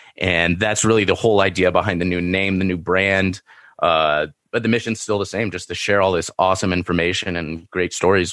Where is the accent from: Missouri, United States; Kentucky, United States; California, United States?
California, United States; Seal Beach; And, I grew up in Seal Beach. I grew up going, riding my bike to the beach all the time.